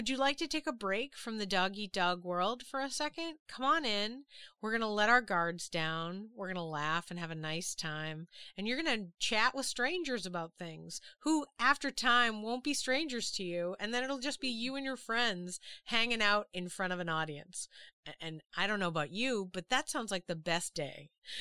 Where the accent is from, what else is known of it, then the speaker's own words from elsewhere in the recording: Boston, Massachusetts, United States; When I was a kid, I grew up in Boston, which is, it's not publicized, but it's a very racist place.